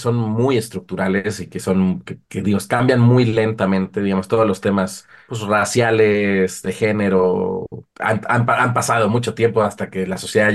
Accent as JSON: {"language": "Spanish", "country": "Mexico", "also_born_or_lived": "Sweden", "said": "Y la de México como mexicano, pues es también, como domina ahí claramente entre mis trabajos."}